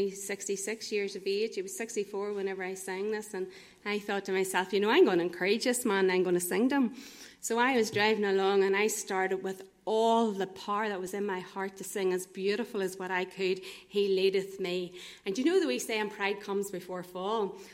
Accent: Banbridge, Northern Ireland, United Kingdom; I'm from Banbridge originally

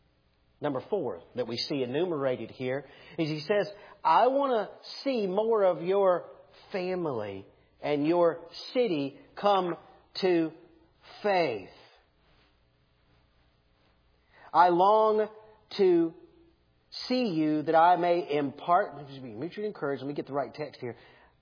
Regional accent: Deep South, United States; I grew up in the Deep South in the late 60s, early 70s

